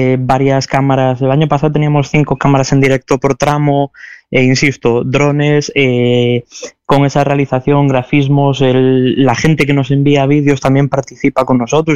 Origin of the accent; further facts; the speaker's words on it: Ourense, Galicia, Spain; para los que somos de Ourense